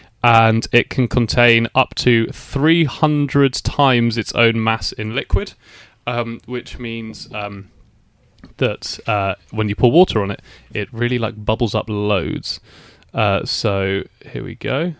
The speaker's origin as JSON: {"language": "English", "region": "England", "country": "United Kingdom", "tie": "born or raised there", "said": "It was a ridiculous time to be Turkish growing up in England"}